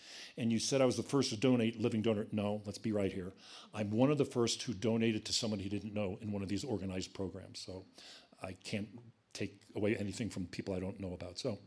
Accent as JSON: {"language": "English", "region": "Virginia", "country": "United States", "said": "They're from Ethiopia. I'm from Virginia."}